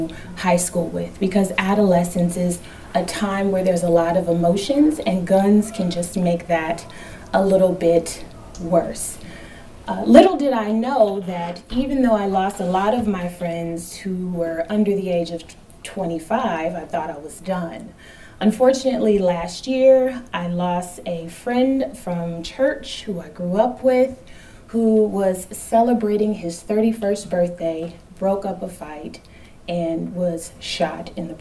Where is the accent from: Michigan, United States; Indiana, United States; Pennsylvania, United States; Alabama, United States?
Indiana, United States; Indianapolis; I grew up in Indianapolis, Indiana.